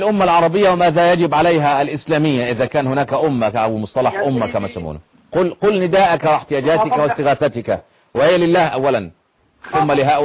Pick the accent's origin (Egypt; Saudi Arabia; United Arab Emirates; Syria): Egypt